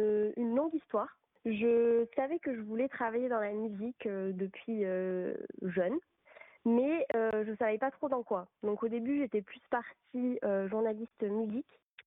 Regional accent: France; Donc, je suis française, donc je travaille beaucoup avec la France.

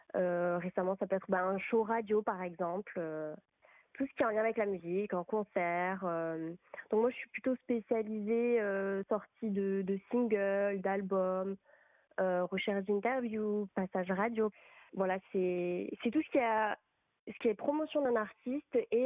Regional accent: France; Donc, je suis française, donc je travaille beaucoup avec la France.

